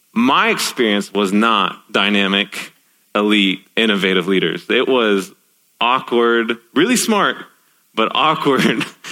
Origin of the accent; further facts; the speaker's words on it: Dallas, Texas, United States; And I'm from Dallas, Texas, y'all. Like, I just said y'all in it, so you know I'm from Dallas.